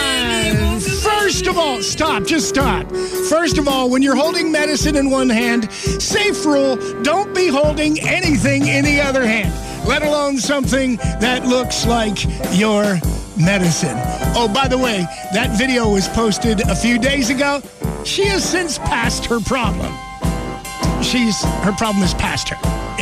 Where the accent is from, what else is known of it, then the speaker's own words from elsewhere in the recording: Ireland; Now, I disagree with number 3 because I'm Irish.